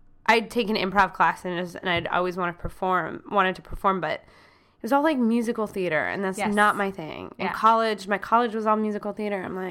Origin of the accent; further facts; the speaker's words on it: Pennsylvania, United States; Northwestern. So it's near Erie, and it's kind of like on the New York border.